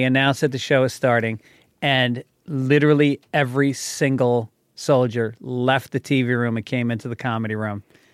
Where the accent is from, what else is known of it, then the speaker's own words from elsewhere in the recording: New York, United States; In New York, in Westchester County.